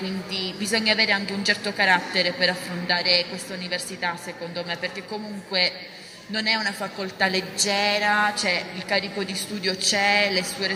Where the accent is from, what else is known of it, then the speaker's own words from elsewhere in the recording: Sicily, Italy; now in Rome, Italy; io non sono di Roma, sono siciliana